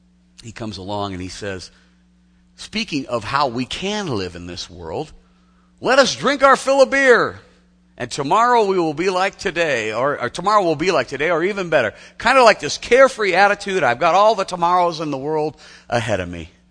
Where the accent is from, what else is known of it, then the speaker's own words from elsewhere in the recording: California, United States; I was raised in Southern California, man. They call it June gloom down there, you know.